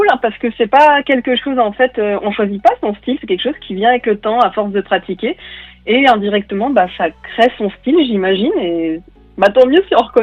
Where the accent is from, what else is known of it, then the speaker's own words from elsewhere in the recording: Auvergne-Rhône-Alpes, France; je suis pas bretonne en fait, je suis savoyarde du parc des Vosges, mais je suis partie en Bretagne en fait.